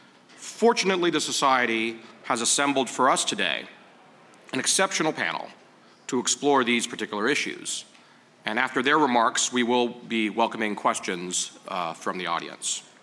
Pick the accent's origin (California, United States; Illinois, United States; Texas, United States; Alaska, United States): Texas, United States; because I'm from Texas, and where I'm from, if I saw everyone in a room wearing a mask, I'd be worried that we were being robbed.